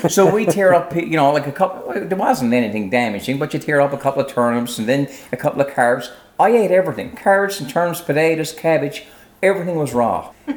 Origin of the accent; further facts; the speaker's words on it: Renews, Newfoundland and Labrador, Canada; I'm originally from Renews. Right now we're here in Fairyland, which I've been living here for the past 38 years.